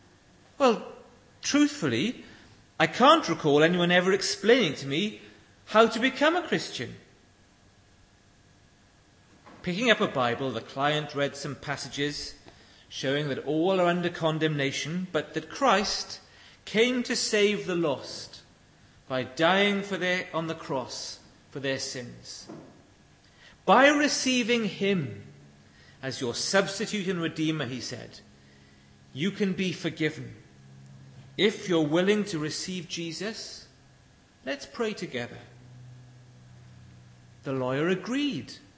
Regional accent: Wales, United Kingdom; When I was growing up in South Wales

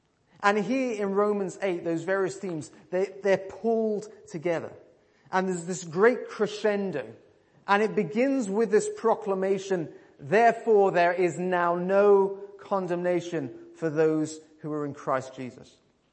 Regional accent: United Kingdom; Now, of course, we're British, so we don't show this.

